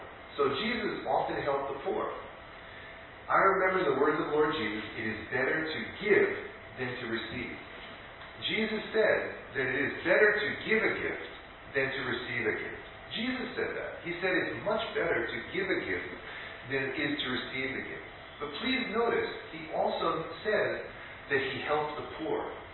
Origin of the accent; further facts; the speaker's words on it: United States; But I'm American, and maybe because I'm American, I don't know, but I love surprise gifts.